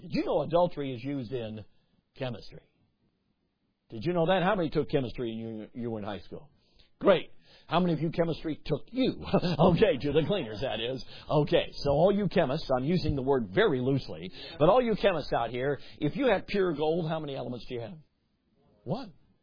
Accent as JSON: {"language": "English", "town": "Chicago", "region": "Illinois", "country": "United States", "tie": "born or raised there", "lives_now": "Milwaukee, United States", "said": "I now live in Milwaukee. They call it soda. And I grew up in Chicago. We called it pop."}